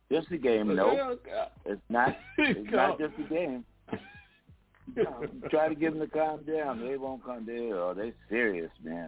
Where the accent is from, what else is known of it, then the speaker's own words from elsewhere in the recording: Philadelphia, Pennsylvania, United States; And I'm from Philly